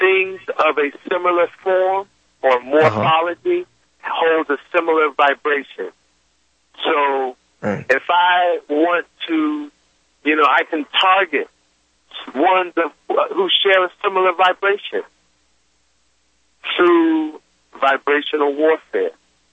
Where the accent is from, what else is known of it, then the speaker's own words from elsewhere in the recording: Washington, District of Columbia, United States; So, for example, right, D.C. was my hometown. But, I came up in, I was a teenager when that war with drugs, Fannie Bush and all them things, was in full effect.